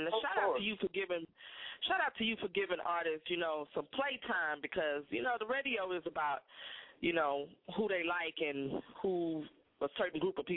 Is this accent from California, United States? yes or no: no; Houston, Texas, United States; because I'm from Houston, and we lay back